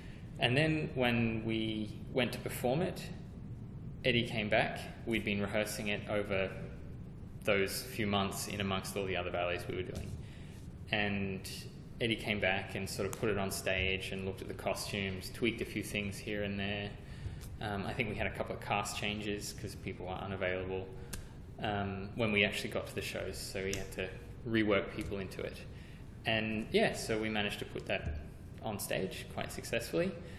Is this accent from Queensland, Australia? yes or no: yes; Townsville, Queensland, Australia; also born or lived in United States; now in Singapore; I'm originally from Townsville, Australia, but I've had the opportunity of dancing in the States, in New York, in California, and now I'm here in Singapore.